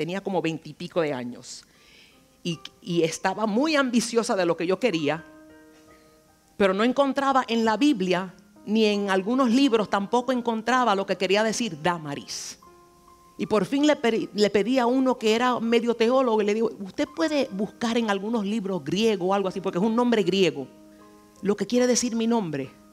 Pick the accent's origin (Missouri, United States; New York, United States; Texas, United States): New York, United States; New York City; Y ahí me crié hasta los 15 años y es por eso que hablo español. Porque aunque nací y fui criada en Nueva York